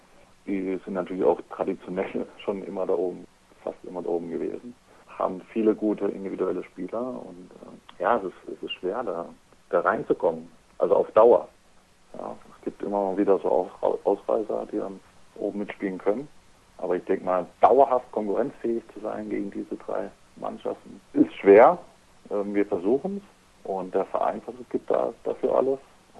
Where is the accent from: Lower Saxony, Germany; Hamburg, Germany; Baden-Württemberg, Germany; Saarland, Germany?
Baden-Württemberg, Germany; Freiburg; Ja, also ich und meine Frau, wir kommen ja beide aus Freiburg. Wir sind jetzt eben wegen dem Handball hierher gezogen.